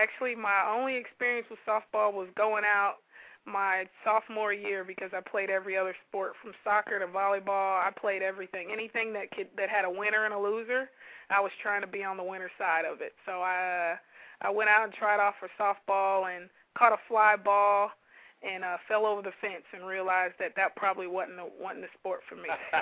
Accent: California, United States; I'm originally from Cali. I'm a Cali girl.

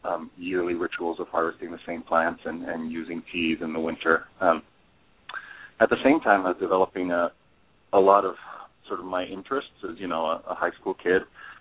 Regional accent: Italy; Well, I was born and raised in Italy. I spent most of my time there in the middle of the Arc of the Alps in this region called the Dolomite region.

